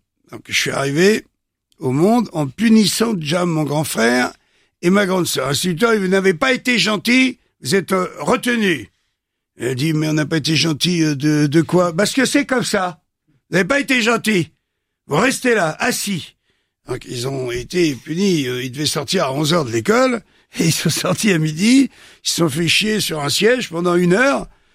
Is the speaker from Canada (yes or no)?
no; Fontaine-Luyères, Grand Est, France; born there; Moi, je suis né à Fontaine-Lui-Hier. Eh bien maintenant, sur ma carte d'identité, c'est marqué Charmont-sous-Barbuise. C'est le bled d'à côté qui était plus gros et qui, en fait, a absorbé Fontaine-Lui-Hier.